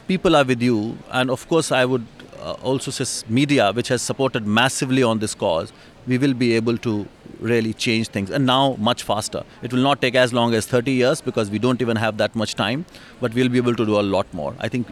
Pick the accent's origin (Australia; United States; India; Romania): India; I come from India.